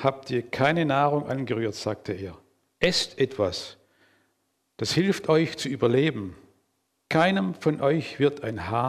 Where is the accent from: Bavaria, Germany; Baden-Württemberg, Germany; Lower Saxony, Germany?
Baden-Württemberg, Germany; Böblingen; Ihr merkt an der Sprache, dass ich eher aus dem nördlichen Gebiet komme, aufgewachsen in der Nähe von Böblingen, Stuttgart. Also ursprünglich ein echter Schwabe, wirklich ein Schwab, nicht ein Schwab, ein echter Schwabe. Und dort auch aufgewachsen, zur Schule gegangen